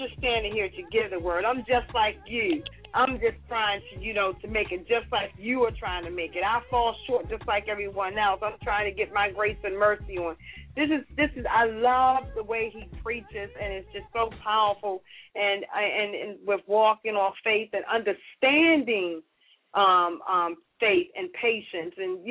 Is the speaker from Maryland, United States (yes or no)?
yes; Baltimore, Maryland, United States; and I'm from Baltimore